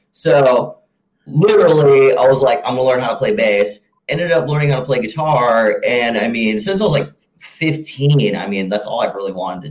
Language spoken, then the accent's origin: English; Green Bay, Wisconsin, United States; Well, when I grew up in Green Bay, Wisconsin, out in Suamico, which is out like in the middle of nowhere in the country.